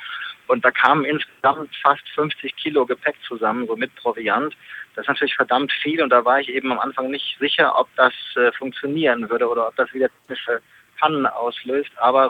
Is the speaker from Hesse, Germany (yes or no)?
yes; Hanau, Hesse, Germany; also in Hanau, meiner Heimatstadt, losgeradelt und dann 5-6 Tage durch die Flusstäler bis nach Bremerhaven.